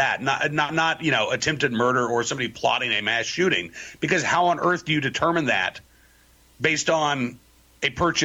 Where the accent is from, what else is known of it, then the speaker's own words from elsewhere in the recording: Oklahoma, United States; Well, listen, I grew up in Oklahoma.